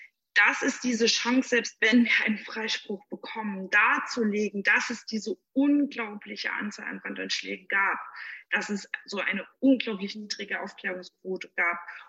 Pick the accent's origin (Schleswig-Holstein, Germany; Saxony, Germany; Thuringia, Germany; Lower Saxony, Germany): Thuringia, Germany; Jena; ich komme nun mal aus Jena